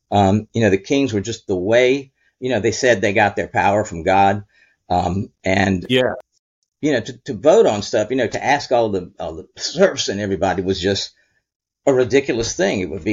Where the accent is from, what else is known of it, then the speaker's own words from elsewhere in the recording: the South, United States; In the Civil War, I'm from the South